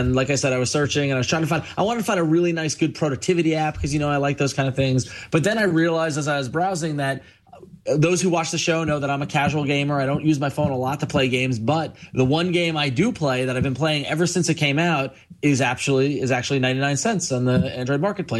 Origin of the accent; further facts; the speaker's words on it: Long Island, New York, United States; in the early 90s in the movie theater in my hometown of Long Island.